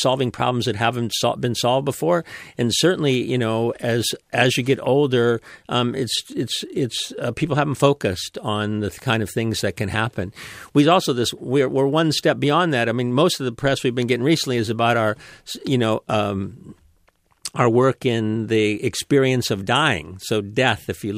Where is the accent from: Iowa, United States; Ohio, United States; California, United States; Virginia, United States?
Ohio, United States; moved away; I was raised in Ohio, and I'm sure it seemed flaky from that distance to the people in Ohio. But once I got out here, it made a lot of sense to me.